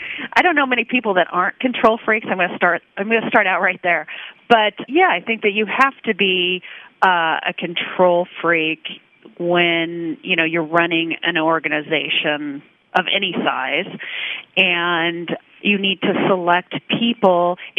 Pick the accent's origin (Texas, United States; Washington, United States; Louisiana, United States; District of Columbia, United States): Washington, United States; I think that the culture in which I grew up in Washington State